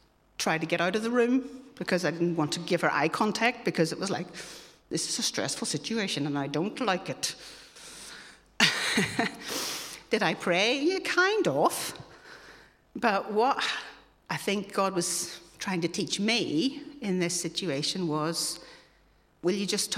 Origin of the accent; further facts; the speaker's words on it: Ireland; So I'm Irish, so when it's sunny, you go to the beach.